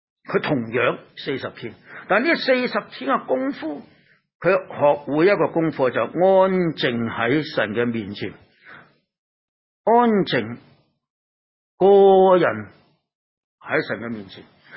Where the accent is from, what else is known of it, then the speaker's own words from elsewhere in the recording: China; 我中国人有一句话讲：君子慎其独